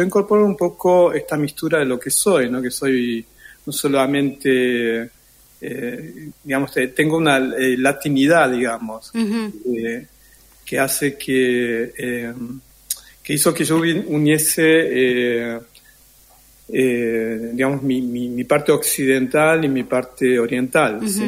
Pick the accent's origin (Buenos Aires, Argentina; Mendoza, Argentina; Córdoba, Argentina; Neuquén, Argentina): Buenos Aires, Argentina; La Boca; also born or lived in Japan; yo nací en La Boca. Soy argentino de familia japonesa.